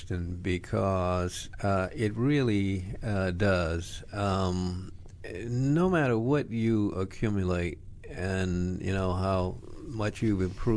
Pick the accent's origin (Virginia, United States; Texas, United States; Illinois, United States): Virginia, United States; Newport News; also born or lived in Bracey, United States; I actually grew up in Newport News, Virginia. Mm-hmm. I was born in Bracey, Virginia, but we moved there when I was about 7 years old.